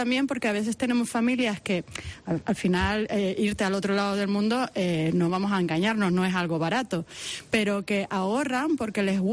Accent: Canary Islands, Spain; soy canaria

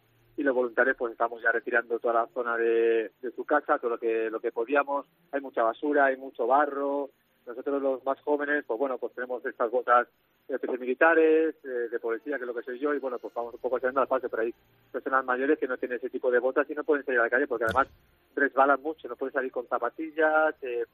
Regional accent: Alfafar, Valencian Community, Spain; No, soy de Alfafar y sí, vivo en Alfafar

